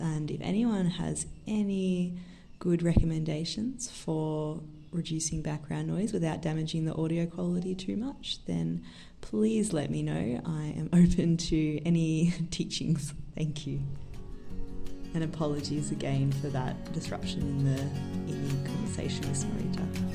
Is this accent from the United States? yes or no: no; Geelong, Victoria, Australia; it just brings me so much joy when I see someone in my hometown, Geelong, using one of the bags